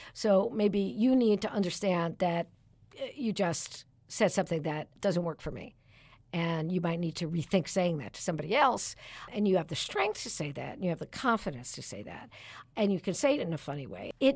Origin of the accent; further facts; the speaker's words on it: Brooklyn, New York, United States; Well, I grew up in Brooklyn, New York, and on Ocean Avenue. So if you're not funny growing up in Brooklyn, they'll kill you.